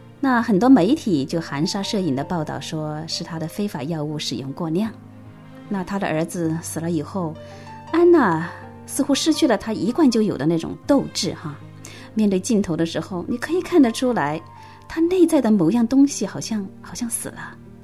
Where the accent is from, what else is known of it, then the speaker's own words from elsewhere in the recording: China; 我们中国人说差之毫厘谬以千里